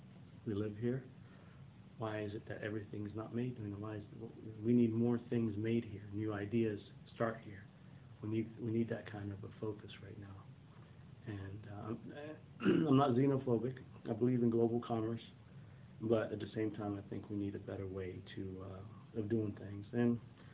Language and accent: English; Somaliland, Somalia; also born or lived in London; now in Dayton, United States; Originally from, my heritage is from East Africa, in the country that is called Somalia, although where I'm from is Somaliland, and that place is trying to get its own independence.